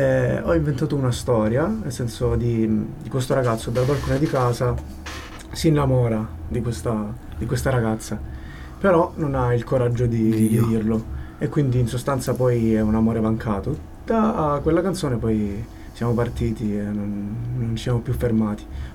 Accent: Calabria, Italy; Sono calabrese, appunto.

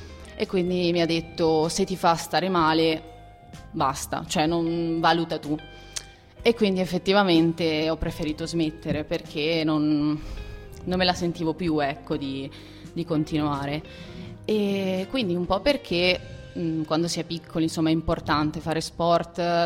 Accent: Veneto, Italy; now in Perugia, Italy; Non sono di Perugia, abito qui da un anno e mezzo ormai. Io vengo da un paese in provincia di Verona e mi sono trasferita a Perugia per studi

